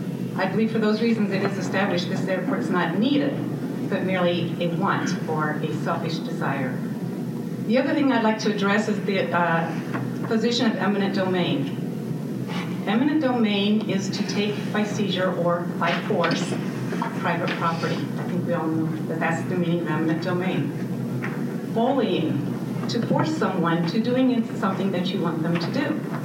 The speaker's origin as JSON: {"language": "English", "town": "Leighton", "region": "Iowa", "country": "United States", "said": "I'm from Leighton, Iowa."}